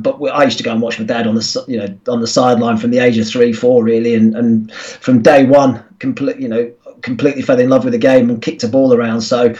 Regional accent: Bury, North West England, United Kingdom; born there; I was born in Bury.

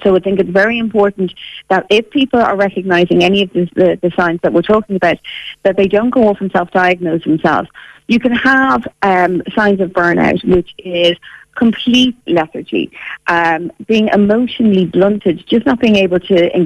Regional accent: Ireland; I think as Irish people, we're great for having cups of tea and chats.

